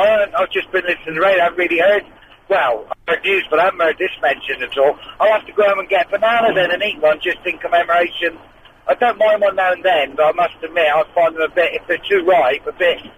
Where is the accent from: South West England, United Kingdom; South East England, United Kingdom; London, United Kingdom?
South West England, United Kingdom; because I come from the Wild Southwest, and I remember people used to say